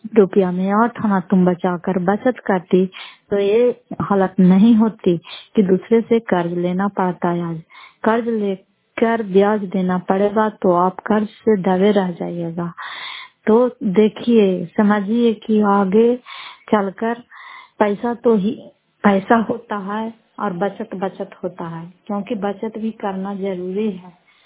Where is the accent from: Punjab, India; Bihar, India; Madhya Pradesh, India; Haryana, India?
Bihar, India; Fatehpur; घर फतेहपुर पंचायत मकरौता, जिला नालंदा और करार सुराज प्रखंड की निवासी हूँ।